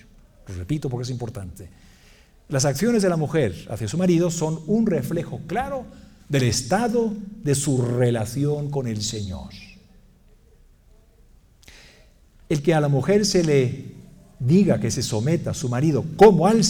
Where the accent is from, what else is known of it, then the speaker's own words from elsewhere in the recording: Mexico; Soy mexicano, ¿verdad? Chamba.